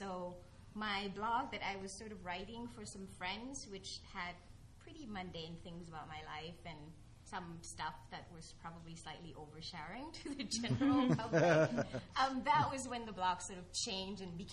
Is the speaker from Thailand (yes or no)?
yes; Thailand; I grew up in Thailand. I went to school elsewhere.